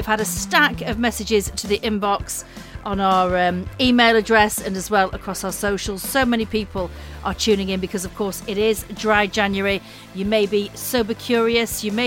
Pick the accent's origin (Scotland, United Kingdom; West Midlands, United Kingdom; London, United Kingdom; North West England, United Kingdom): North West England, United Kingdom; I am from Lancashire in the northwest of England. I'm hurtling towards 50. It's horrific. 48 years old.